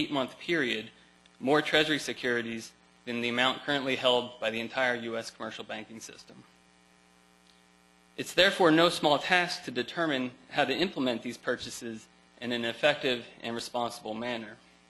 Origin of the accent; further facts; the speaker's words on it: Philadelphia, Pennsylvania, United States; pleasure to be back here in my hometown of Philadelphia